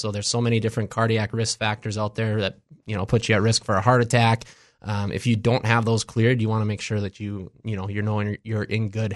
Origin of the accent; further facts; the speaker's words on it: Foley, Minnesota, United States; I grew up in Foley, Minnesota here.